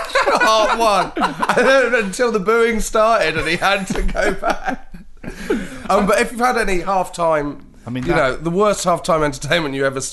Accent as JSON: {"language": "English", "town": "Knaresborough", "region": "Yorkshire and the Humber", "country": "United Kingdom", "tie": "born or raised there", "said": "I grew up in Knaresborough, North Yorkshire, and it was a place that seemed to be a popular place to live for footballers"}